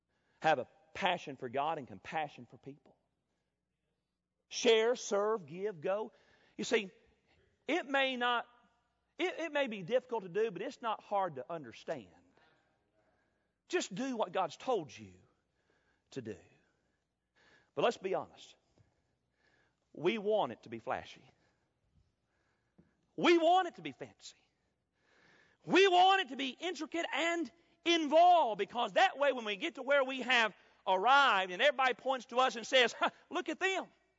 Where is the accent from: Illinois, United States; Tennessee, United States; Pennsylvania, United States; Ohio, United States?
Tennessee, United States; as I was growing up in West Tennessee.